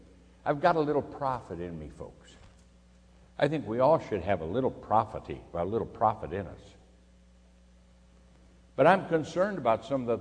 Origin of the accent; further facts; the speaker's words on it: Alabama, United States; I'm from Alabama. I see it down there.